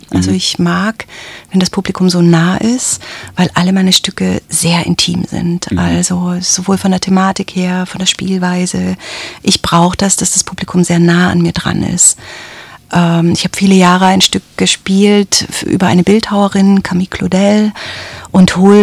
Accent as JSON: {"language": "German", "region": "East Germany", "country": "Germany", "tie": "born or raised there", "also_born_or_lived": "Berlin", "said": "mit meiner Vergangenheit in der DDR, mit meiner Kindheit in der DDR, mit meiner Fluchterfahrung über die grüne Grenze in Ungarn nach dann Westdeutschland, also über Österreich."}